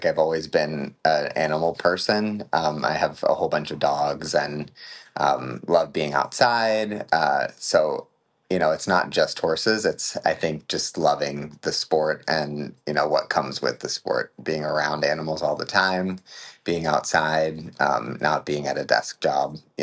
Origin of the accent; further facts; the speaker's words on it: Columbia, Maryland, United States; I grew up in Maryland on a really small horse farm in Columbia, which is kind of like a suburb. It's south of Baltimore, north of Washington.